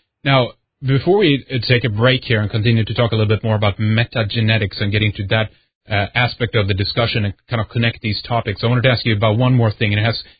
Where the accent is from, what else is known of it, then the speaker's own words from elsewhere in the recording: Sweden; English is a second language; just growing up in Sweden, I always have to continue to just harken back to that and remind people as well of how it is to grow up in a Scandinavian country today